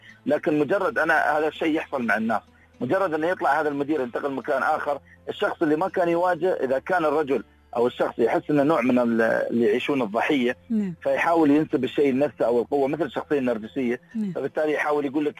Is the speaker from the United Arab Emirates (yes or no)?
yes; United Arab Emirates; اليوم نحن مجتمع إماراتي مثقف،